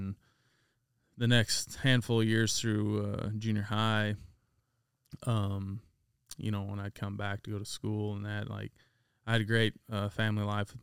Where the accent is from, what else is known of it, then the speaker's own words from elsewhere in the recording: Dubois, Idaho, United States; I grew up in Idaho, small town, Du Bois. Me and my three brothers, and we were avid to being in the outdoors, sports.